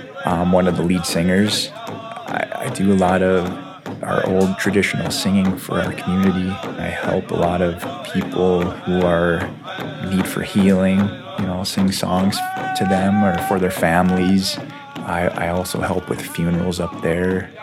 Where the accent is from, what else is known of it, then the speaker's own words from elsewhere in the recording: Nett Lake, Minnesota, United States; I'm from Net Lake, I'm a Boys Forward band member